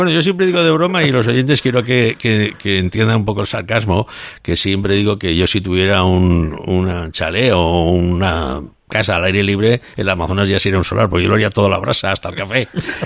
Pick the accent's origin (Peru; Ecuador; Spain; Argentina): Spain; Valencia, Valencian Community; born there; Enfrente de lo que es la cigüeña, así donde yo nací. Y nací en media Valencia.